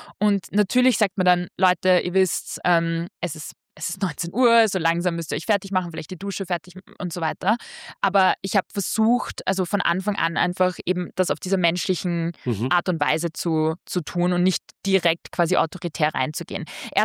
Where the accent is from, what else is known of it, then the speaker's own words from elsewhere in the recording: Austria; bei mir war es dann auch noch, dass es diese Ausländerin, was absurd klingt als Österreicherin